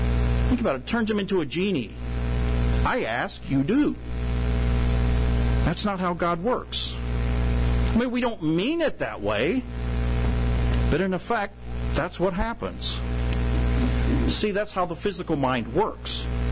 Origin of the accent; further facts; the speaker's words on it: Missouri, United States; And we came from Missouri. Missouri is the show me state.